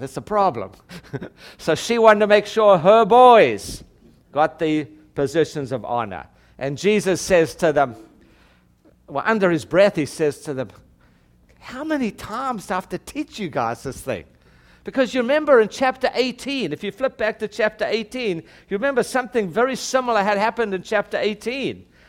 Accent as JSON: {"language": "English", "country": "South Africa", "tie": "born or raised there", "said": "I grew up in South Africa. In South Africa, we didn't have slavery."}